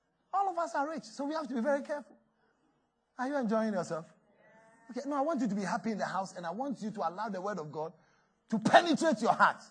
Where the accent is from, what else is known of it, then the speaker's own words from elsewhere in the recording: Ghana; Lord, I came from Ghana to this place.